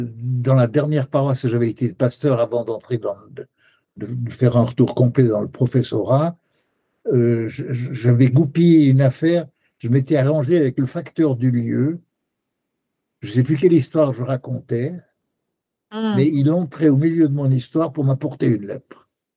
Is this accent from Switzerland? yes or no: yes; Romandy, Switzerland; c'était une tradition chez nous, en Suisse romande.